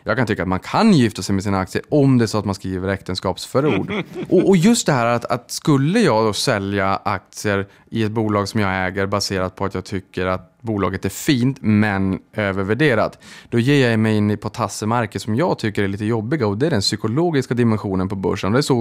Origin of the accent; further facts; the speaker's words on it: Boden, Norrbotten County, Sweden; jag kommer från Boden, det hette Bondebyn en gång i tiden, långt innan jag föddes.